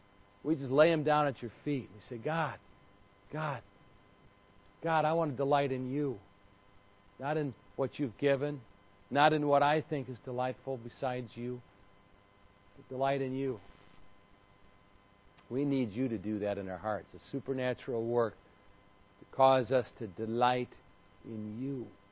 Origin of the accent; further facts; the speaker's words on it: Illinois, United States; Thousands of miles away, and of all places, Illinois, my home state